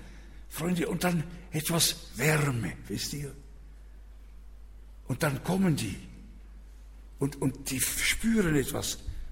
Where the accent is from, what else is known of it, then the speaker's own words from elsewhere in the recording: Switzerland; Das ist ein Staat im Staat bei uns in der Schweiz.